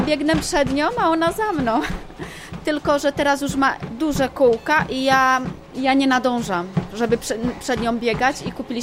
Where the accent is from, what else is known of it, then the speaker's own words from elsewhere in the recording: Moravian-Silesian Region, Czechia; Pochodzę ze Śląska, mam polskie szkoły, podstawowe i średnią szkołę mam także polską. Szkoły skończyłam tutaj w Czechach.